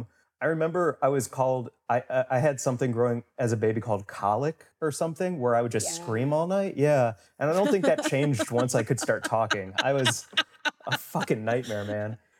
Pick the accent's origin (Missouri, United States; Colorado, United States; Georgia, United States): Missouri, United States; St. Louis; St. Louis, Missouri.